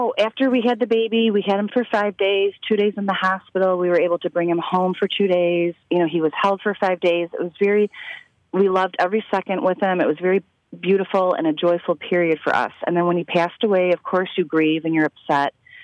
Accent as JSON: {"language": "English", "country": "Ireland", "said": "And we're Irish, so we grew up going to wakes and funerals and being exposed to death in a very healthy manner."}